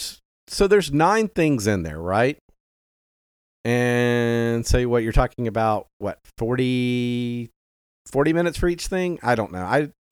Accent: the South, United States; You know, we're from the South.

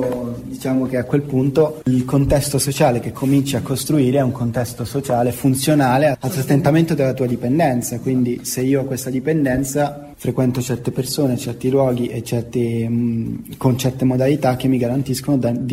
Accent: Ascoli Piceno, Marche, Italy; Cioè, io sono di Ascoli. La mia permanenza ad Ascoli può compromettere qualsiasi percorso di riabilitazione

